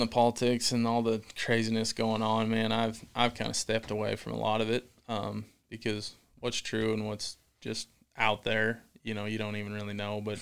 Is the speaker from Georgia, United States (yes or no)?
no; Wyoming, United States; Like, I grew up in Wyoming, so I grew up in high school and that around like 3 or 4 resorts.